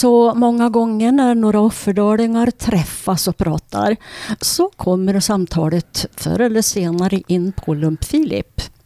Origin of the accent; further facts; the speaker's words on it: Tångeråsen, Jämtland County, Sweden; Ja, jag är född och uppväxt i Tångeråsen. Har flyttat tillbaka hem så att säga på 80-talet.